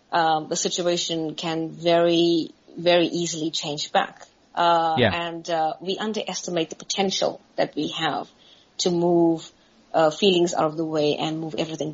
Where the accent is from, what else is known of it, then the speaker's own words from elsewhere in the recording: Durban, KwaZulu-Natal, South Africa; moved away as an adult; now in United Kingdom; I am from South Africa. Great. Yes, I was born and raised in South Africa.